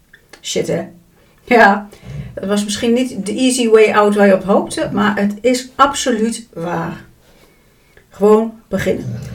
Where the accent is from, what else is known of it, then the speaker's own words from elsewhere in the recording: Overijssel, Netherlands; accent: Twents; En er was één iemand die had een comment geplaatst met iets over mijn Twentse accent.